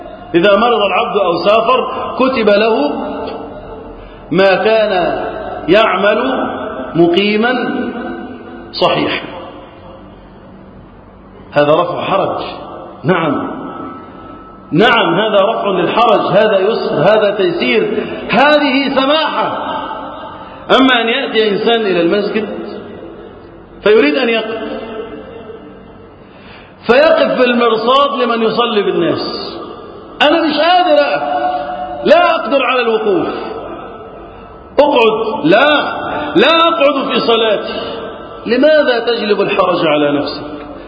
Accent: Egypt; اللهم احفظ بلدنا مصر وسائر بلاد المسلمين من الفتن

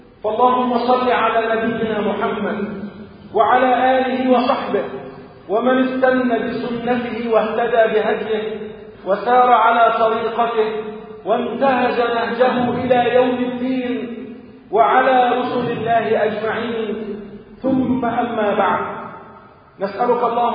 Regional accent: Egypt; اللهم اجعل بلدنا مصر سلما سلاما وأمنا أمانا سخاء رخاء وسائر بلاد المسلمين

